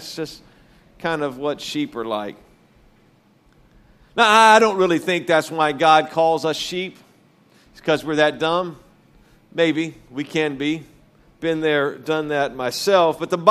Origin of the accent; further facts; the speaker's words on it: Louisiana, United States; And I was raised in Louisiana, and I was raised going to in and around rodeos and other things.